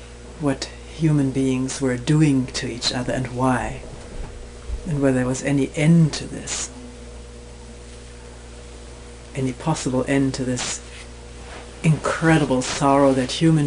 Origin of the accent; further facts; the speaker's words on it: Germany; I grew up in Nazi Germany, half Jewish. The three children were baptized in Protestant church